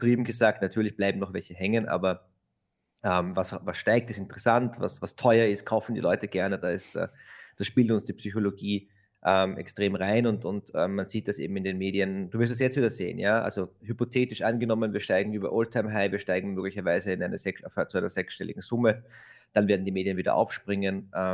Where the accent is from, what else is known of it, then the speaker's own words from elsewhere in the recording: Austria; Ich bin Österreich, wie man hören kann. Sitze hier in Wien, auch wenn im Hintergrund die Plakate aus Tirol hängen.